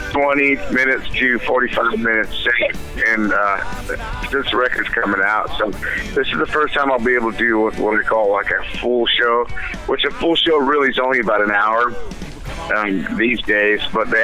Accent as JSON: {"language": "English", "town": "Visalia", "region": "California", "country": "United States", "said": "And I'm from Visalia, California, which is the central San Joaquin Valley, about an hour north of Bakersfield, California"}